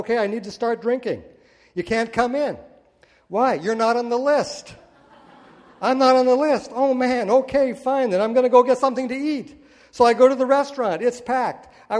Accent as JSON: {"language": "English", "region": "Montana", "country": "United States", "tie": "born or raised there", "said": "this last 2 weeks, I was back in my hometown in western Montana, and I happened to connect with a couple of old classmates"}